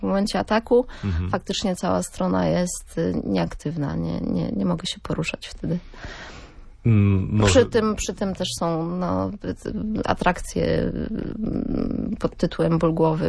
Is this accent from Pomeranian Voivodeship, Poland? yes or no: yes; Gdynia, Pomeranian Voivodeship, Poland; Gdynianka, rodowita.